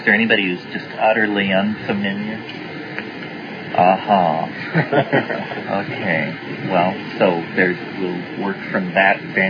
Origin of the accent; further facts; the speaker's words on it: Colorado, United States; I grew up in Western Colorado, where there is a lot of exposed sedimentary rock